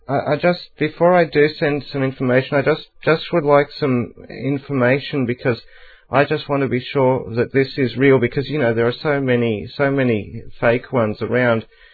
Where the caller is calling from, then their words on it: Australia; I'm calling from Australia.